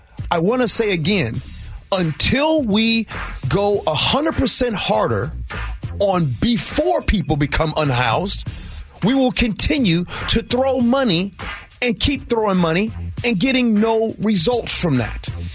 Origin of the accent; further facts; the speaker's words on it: Chicago, Illinois, United States; I'm from Chicago. My grandmother lived in Robert Taylor Homes. I know what that's like.